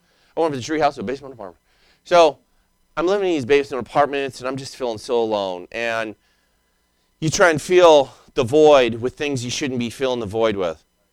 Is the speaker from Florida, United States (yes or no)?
no; Idaho, United States; And, you know, I grew up in Idaho, and so we camped out a lot, and we had fires.